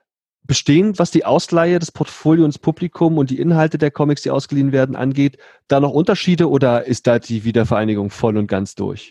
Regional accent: Erfurt, Thuringia, Germany; born there; ich bin ja gebürtiger Erfurter und habe da natürlich auch entsprechende Bezüge und Erfahrungen dazu.

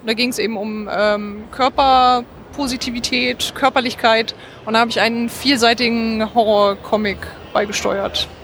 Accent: Berlin, Germany; ich komme aus Berlin und werde dieses Jahr schon 26 Jahre alt.

